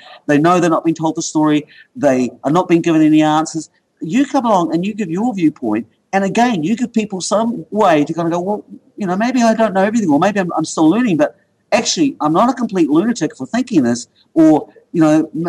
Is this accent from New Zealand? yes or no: yes; New Zealand; because that's what being a Kiwi is actually all about. And this is why we get to fly that flag